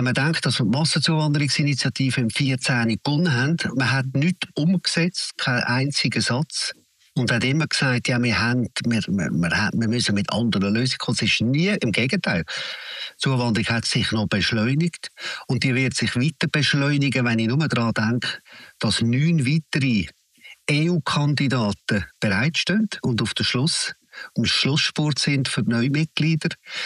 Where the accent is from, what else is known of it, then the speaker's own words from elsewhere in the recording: Switzerland; ich kann das als Schweizer und als Familienvater nicht verantworten